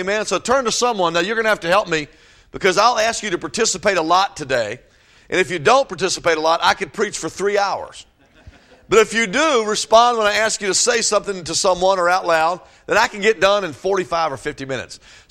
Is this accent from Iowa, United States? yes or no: no; Virginia, United States; I grew up in Virginia, right next to Williamsburg, Virginia, if you've ever been to Williamsburg.